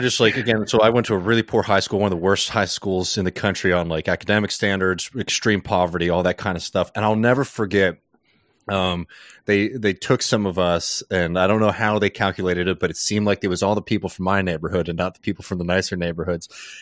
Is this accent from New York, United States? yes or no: yes; New York City, New York, United States; I'm from New York City. I'm a liberal.